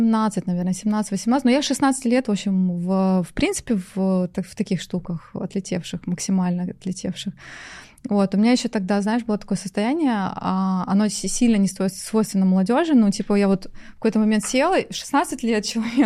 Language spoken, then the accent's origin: Russian; Odesa, Odesa Oblast, Ukraine; now in Moscow, Russia; Но вообще я родилась в Одессе.